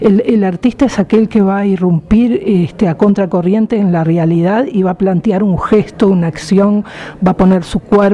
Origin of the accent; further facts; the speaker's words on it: Uruguay; vengo de Uruguay